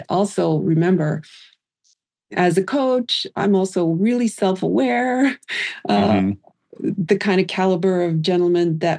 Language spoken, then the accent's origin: English; Canada; I'm Canadian, he's in the US.